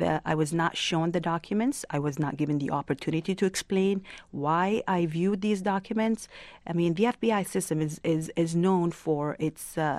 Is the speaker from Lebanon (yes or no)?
yes; Lebanon; having been born and raised in Lebanon